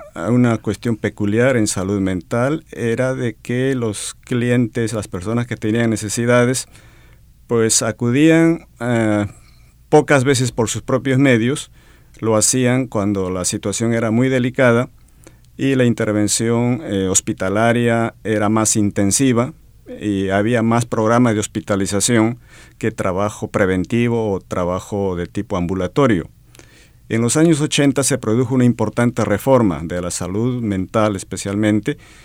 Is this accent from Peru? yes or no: yes; Peru; also born or lived in Spain; now in United States; yo soy de natural de Perú. Uh-huh. Allí estudié psicología, estudié medicina, me formé en rehabilitación y en psiquiatría. Luego estuve trabajando primero en Perú, luego en España por 15 años